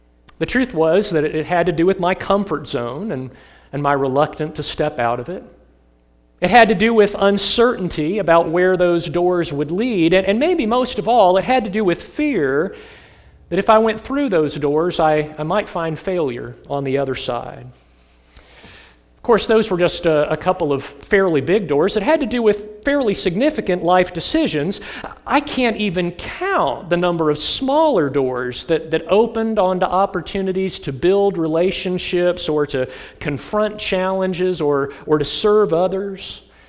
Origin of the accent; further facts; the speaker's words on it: Virginia, United States; I felt pretty confident that I was going to get a job in campus ministry back in my home state of Virginia.